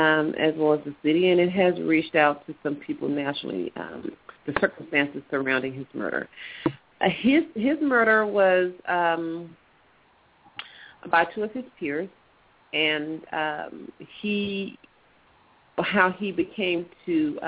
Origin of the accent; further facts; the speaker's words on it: Dallas, Texas, United States; I am from Dallas, Texas